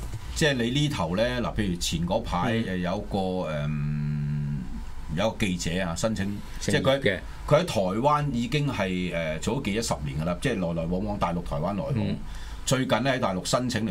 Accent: China; 我哋中國人有嘅過往咁多年都係叫早晨、早安、午安、晚安，幾好聽。

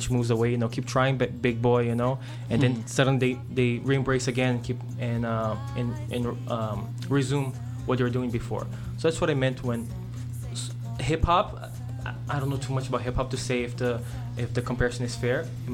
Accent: Brazil; now in Montreal, Canada; I'm from Brazil.

